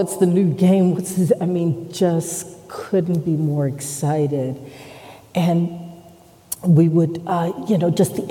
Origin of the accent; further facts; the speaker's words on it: Washington, United States; And you would go downtown. I'm from Washington. And you would go downtown and it would just suddenly be all lit up with Christmas lights, Christmas trees.